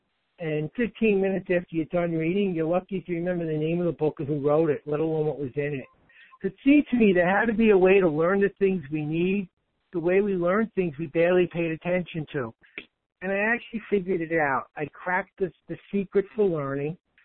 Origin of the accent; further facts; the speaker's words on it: Brooklyn, New York, United States; now in Texas, United States; I grew up in Brooklyn. That word's pronounced properly. It's pronounced dog. Now, where I live in Texas, they call it a dog.